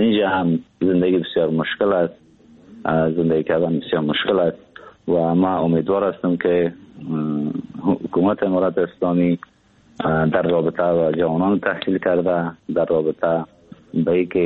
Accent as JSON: {"language": "Persian", "country": "Afghanistan", "moved": "as an adult", "lives_now": "Turkey", "said": "من تقریبا مدت یک ماه یا کمتر میشه که از افغانستان بیرون آمدم، بیرون شدم، بلند هم به ترکیه بسر میبرم"}